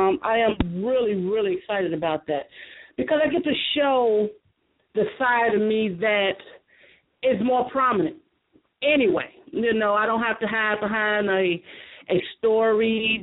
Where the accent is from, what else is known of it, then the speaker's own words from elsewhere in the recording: Chicago, Illinois, United States; since I am from Chi-Town.